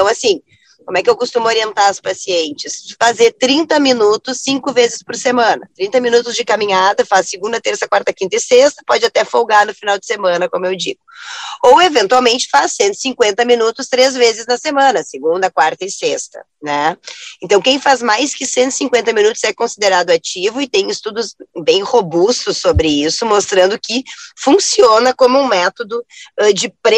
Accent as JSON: {"language": "Portuguese", "town": "Ibirubá", "region": "Rio Grande do Sul", "country": "Brazil", "tie": "born there", "also_born_or_lived": "Panambi", "said": "Nasci em Ibirubá, morei pouco tempo aí, uhum. Mas depois acabei morando em Panambi, conheço bem a região aí toda."}